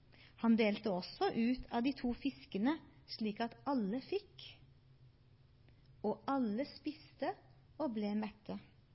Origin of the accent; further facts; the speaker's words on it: Seljord, Telemark, Norway; now in Mandal, Norway; og jeg kommer fra Seljord. Hvis dere kan stusse på dialekta, så er det noen aninger derfra